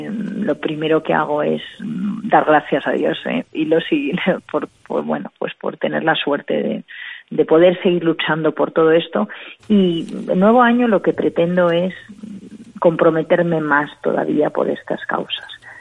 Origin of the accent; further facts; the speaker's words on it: Madrid, Community of Madrid, Spain; born there; yo soy nacida en Madrid, tengo padre cubano de Cienfuegos, abuelo cubano, abuela cubana, y tengo primos todavía en Cuba